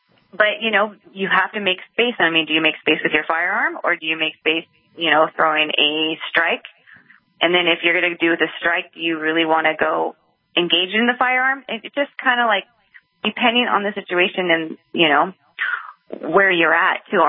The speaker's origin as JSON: {"language": "English", "region": "California", "country": "United States", "said": "Ventura County, I'm from Ventura County"}